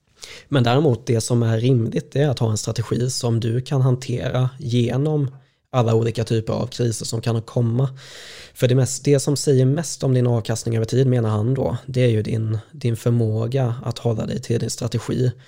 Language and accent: Swedish; Småland, Sweden; jag är smålänning i grunden